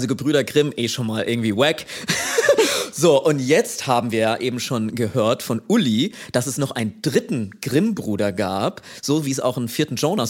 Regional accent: Hesse, Germany; Ist übrigens ganz in der Nähe von da, wo ich herkomme. Ich war oft mit meiner Oma in Steinau

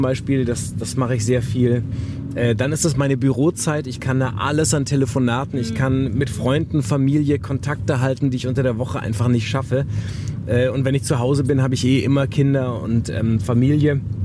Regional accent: Wuppertal, North Rhine-Westphalia, Germany; ich bin auch in Wuppertal groß geworden

